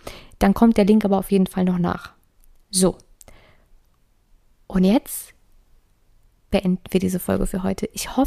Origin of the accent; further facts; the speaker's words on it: Darmstadt, Hesse, Germany; ich bin ja in Darmstadt groß geworden